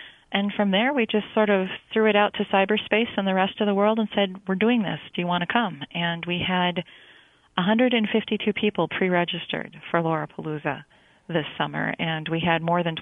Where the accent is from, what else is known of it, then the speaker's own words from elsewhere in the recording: Chippewa Falls, Wisconsin, United States; I grew up in Chippewa Falls, Wisconsin, which is not very far from Pepin.